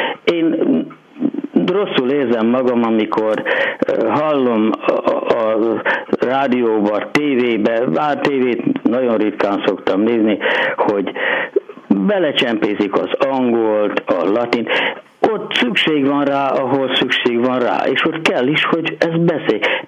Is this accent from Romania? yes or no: no; Ibrány, Szabolcs-Szatmár-Bereg, Hungary; born there; now in Nyíregyháza, Hungary; Hát én gyökeresen ibrányi születésű vagyok, és 43 éve élek Nyíregyházán.